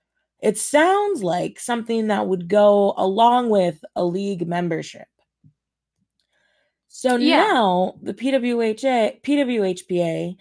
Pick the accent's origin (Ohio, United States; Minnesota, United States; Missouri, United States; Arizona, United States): Minnesota, United States; Maybe it's because we come from Minnesota, but like, what good is that?